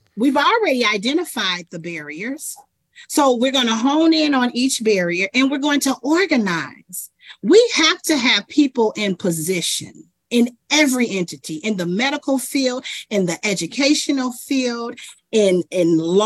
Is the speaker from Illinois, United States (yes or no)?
yes; Chicago, Illinois, United States; now in Madison, United States; I didn't grow up here. I love Madison, but I'm a Chicagoan, y'all, and I'm accustomed to action.